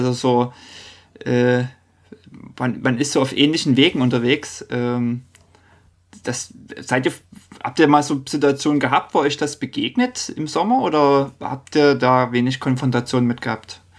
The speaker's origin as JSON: {"language": "German", "region": "East Germany", "country": "Germany", "lives_now": "Norway", "said": "Ich komme ja nun aus dem Osten und überlege so, Mensch, und wohne in Norwegen"}